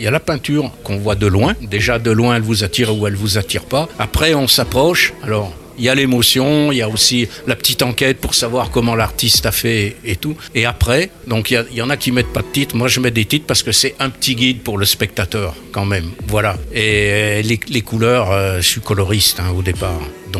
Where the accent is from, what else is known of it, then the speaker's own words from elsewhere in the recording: Auvergne-Rhône-Alpes, France; je viens du Bourbonnais, de la région vichysoise, entre Vichy et Montluçon, dans un petit village.